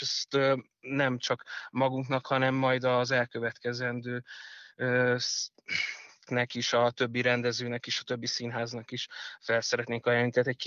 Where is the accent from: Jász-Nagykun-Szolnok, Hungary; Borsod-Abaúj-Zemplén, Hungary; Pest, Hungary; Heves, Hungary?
Pest, Hungary; Dunakeszi; also born or lived in Budapest; én aki Magyarországon születtem, Budapesten születtem, Dunakeszin nőttem föl